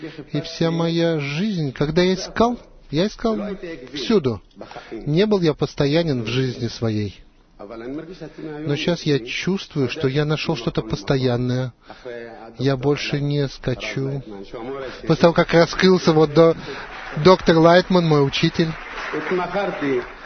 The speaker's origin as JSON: {"language": "Russian", "town": "Rehovot", "region": "Central District", "country": "Israel", "said": "Добрый вечер. Я из Реховата."}